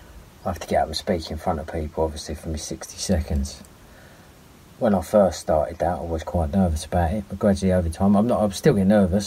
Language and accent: English; United Kingdom; I'm from the UK.